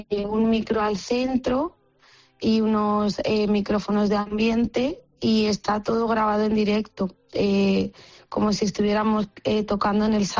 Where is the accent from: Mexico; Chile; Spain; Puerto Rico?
Spain; Madrid, Community of Madrid; pero no soy cubana, yo soy madrileña, de padres madrileños, abuelos algunos madrileños.